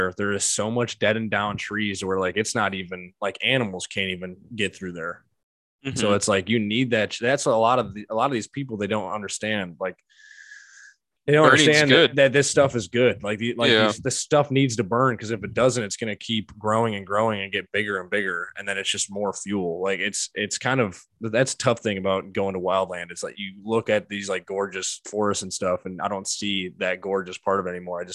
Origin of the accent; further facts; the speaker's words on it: Illinois, United States; we come from Illinois. Like, there is no elevation where we're at.